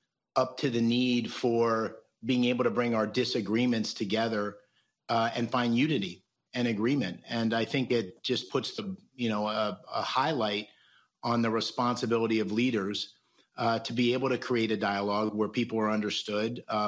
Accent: Scranton, Pennsylvania, United States; I'm a kid from Scranton, outside of Scranton, Pennsylvania.

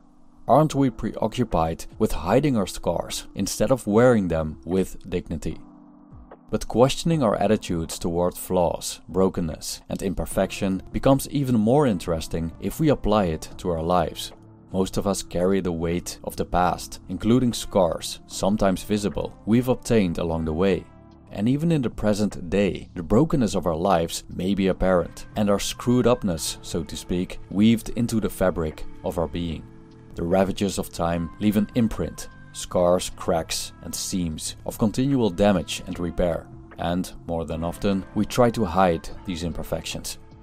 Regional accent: Tilburg, North Brabant, Netherlands; Here's my hometown, a city of around 200,000 inhabitants in the Netherlands called Tilburg.

